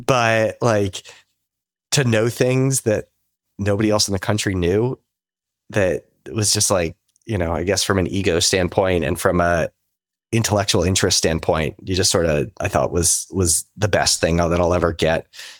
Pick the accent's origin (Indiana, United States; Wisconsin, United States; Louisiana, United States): Louisiana, United States; New Orleans; also born or lived in Washington, D.C., United States; So I was born and raised in New Orleans